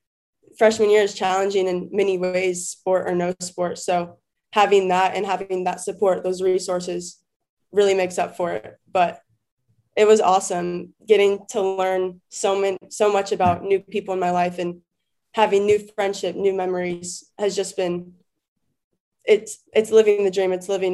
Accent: Ohio, United States; So just growing up in Ohio, it's competitive.

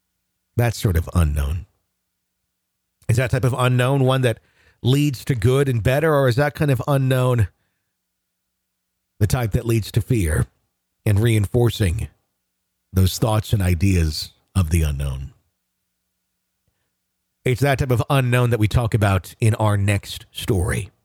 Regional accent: Wisconsin, United States; now in Minneapolis, United States; I'm from Wisconsin, but moved to Minneapolis a few years back.

